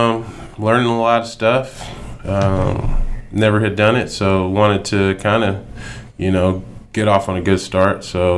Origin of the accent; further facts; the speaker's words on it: Riverdale, Georgia, United States; also born or lived in Panama / Germany / Maryland; But I grew up high school in Georgia. Riverdale, Georgia. So my dad was in the Army. I was born in Panama. And I mean, we lived everywhere. Germany, Maryland.